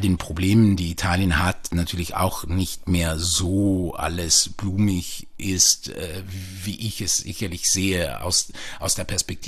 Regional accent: Switzerland; Ich bin ja auch in der Schweiz geboren.

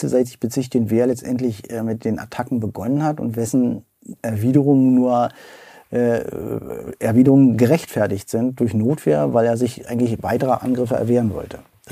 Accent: Berlin, Germany; born there; moved away as an adult; now in Brandenburg, Germany; Ich bin gebürtiger West-Berliner. Bin vor 20 Jahren nach LDS, also in die Nähe von Schönefeld gezogen.

